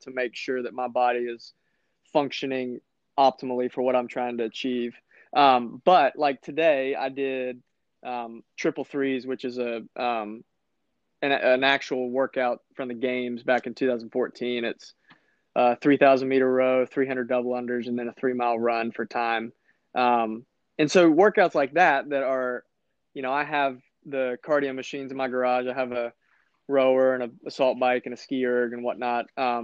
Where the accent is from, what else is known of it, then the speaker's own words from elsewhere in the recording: Florida, United States; but now being a Florida, you know, growing up in Florida, I may have to be a Bucks fan because I like Brady.